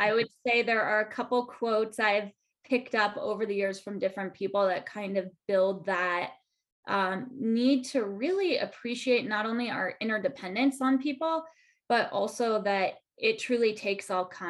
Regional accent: Colorado, United States; I grew up in Colorado. I was born and raised in Colorado and went to school at the University of Arizona.

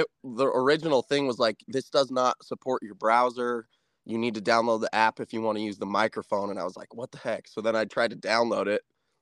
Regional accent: Colorado, United States; You know, I grew up here in Colorado singing and, you know, didn't start learning to play guitar until 2015

